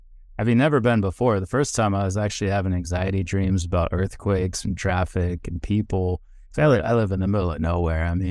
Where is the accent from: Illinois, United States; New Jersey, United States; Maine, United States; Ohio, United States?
Ohio, United States; Traveling east is harder, but that's also where I'm from. I was born and raised in Ohio, went to school in Ohio University in Athens in the south, at Ohio State in Columbus, in the middle of the state.